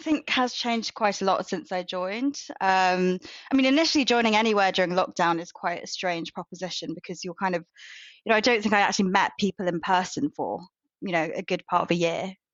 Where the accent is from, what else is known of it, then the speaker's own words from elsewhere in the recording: Birmingham, West Midlands, United Kingdom; also born or lived in London; where I grew up in Birmingham and London.